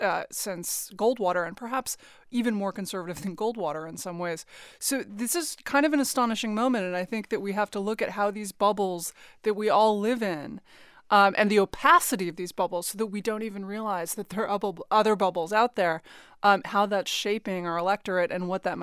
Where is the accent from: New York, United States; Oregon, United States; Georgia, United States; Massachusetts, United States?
New York, United States; Manhattan; You know, I grew up in Manhattan, and the funny thing about Manhattan was that you would get these Pauline Kael moments